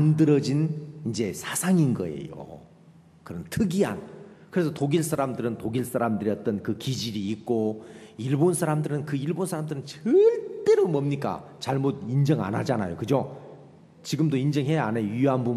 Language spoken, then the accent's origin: Korean; Jeolla, South Korea; 저도 전라도지만 그건 익숙